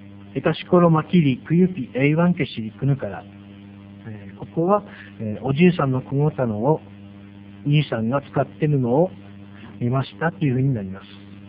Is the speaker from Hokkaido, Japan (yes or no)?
yes; Noboribetsu, Hokkaido, Japan; 今日も私の地元である登別で進めていきたいと思います